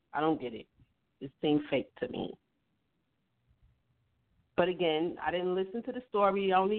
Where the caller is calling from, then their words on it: New York City, New York, United States; I'm calling from Harlem.